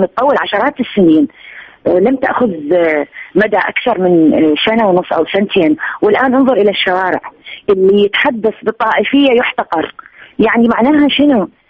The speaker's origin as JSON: {"language": "Arabic", "country": "Iraq", "moved": "yes", "said": "بعد ما طلعت من العراق."}